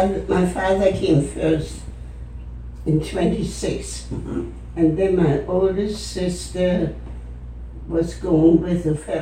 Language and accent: English; Hamburg, Germany; moved away as an adult; now in United States; Hamburg, Germany.